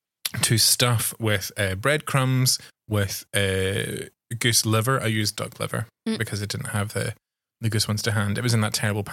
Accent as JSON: {"language": "English", "town": "Paisley", "region": "Scotland", "country": "United Kingdom", "tie": "born or raised there", "said": "Growing up in Paisley, I had not really thought of Paisley as being a centre for food innovation"}